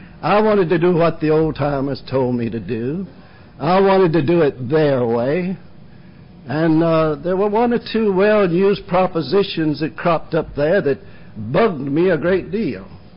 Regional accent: Monks Corner, South Carolina, United States; I am from Monk's Corner, South Carolina.

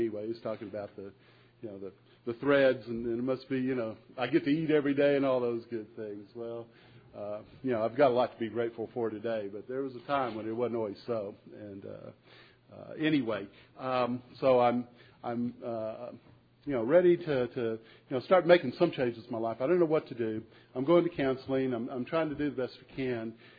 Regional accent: Corpus Christi, Texas, United States; I'm from Corpus Christi, Texas.

